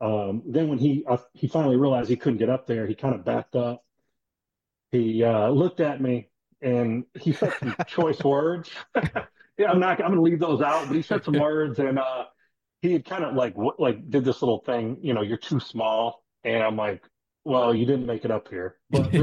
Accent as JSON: {"language": "English", "town": "Flint", "region": "Michigan", "country": "United States", "tie": "born or raised there", "also_born_or_lived": "Upper Peninsula, Michigan", "said": "So I'm from the Flint, Michigan area. My family's originally from the Upper Peninsula of Michigan, so like Curtis, Newberry area."}